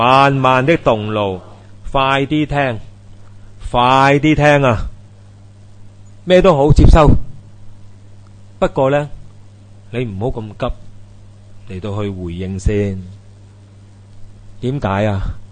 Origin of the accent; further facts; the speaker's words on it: China; 我们中国人说呢， 覆水难收，系嘛？